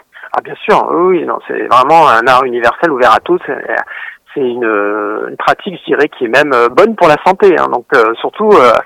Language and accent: French; Avignon, Provence-Alpes-Côte d'Azur, France; born there; Moi, je suis né à Avignon.